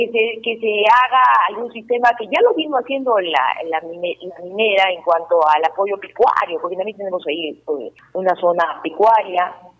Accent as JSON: {"language": "Spanish", "region": "Arequipa", "country": "Peru", "said": "tenemos la obligación como arequipeños de apoyarlo"}